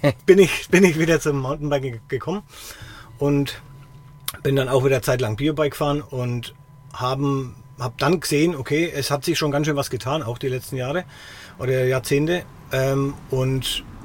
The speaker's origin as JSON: {"language": "German", "town": "Kösten", "region": "Bavaria", "country": "Germany", "said": "also ich bin selbst aus Kösten. Ist bei Lichtenfels ein kleines Dorf."}